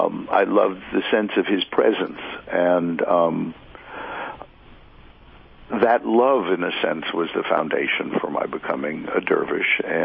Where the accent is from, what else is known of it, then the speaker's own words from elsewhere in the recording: New York City, New York, United States; I was born Jewish, born and raised in New York City.